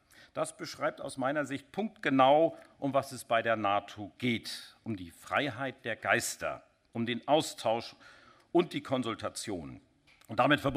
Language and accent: German; Schleswig-Holstein, Germany; das ist für mich als Schleswig-Holsteiner nicht ganz leicht, in Niedersachsen